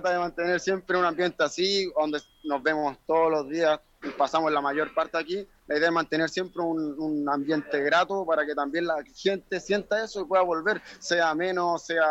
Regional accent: Quillota, Valparaíso, Chile; De Quillota.

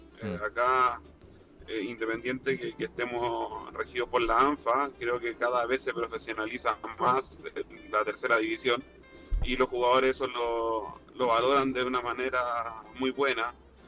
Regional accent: Rinconada, Valparaíso, Chile; Yo soy de Rinconada de los Andes, pero me enamoré de Quintero, de su gente, de ese pueblo

